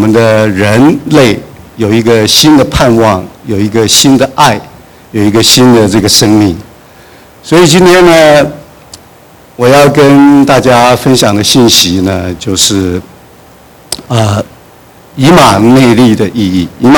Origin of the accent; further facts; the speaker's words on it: China; now in United States; 其他20%大概是我们中国人，我开玩笑。